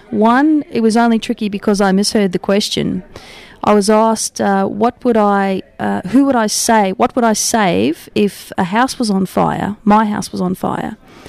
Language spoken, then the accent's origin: English; South Africa; now in Melbourne, Australia; Growing up in South Africa, things have changed a lot over there